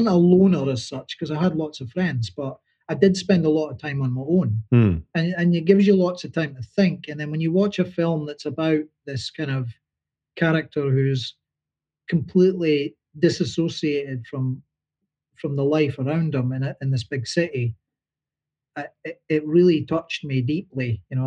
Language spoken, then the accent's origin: English; Dundee, Scotland, United Kingdom; It was really cool because I'm originally from Dundee.